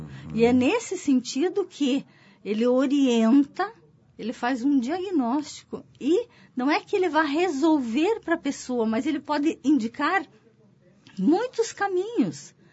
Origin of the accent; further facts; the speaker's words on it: Italy; Eu sou italiana, falo um pouco com as mãos.